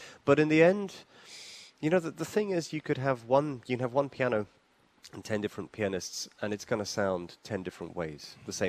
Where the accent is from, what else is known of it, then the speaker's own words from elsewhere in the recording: Liverpool, North West England, United Kingdom; moved away as an adult; now in London, United Kingdom; I'm originally from Liverpool. Uh-huh. I moved down to London when I was 18, when I studied there.